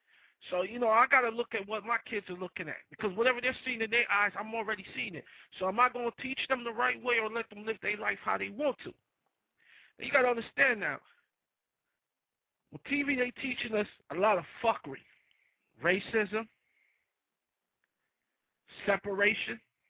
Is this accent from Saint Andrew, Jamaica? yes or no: no; Kingston, Jamaica; also born or lived in Inland Empire, United States; I'm from the Inland Empire. I rep the Inland Empire. That's all I do. I only know three spots. Four, actually. Jamaica, where I was born and bred in. Kingston, stand up.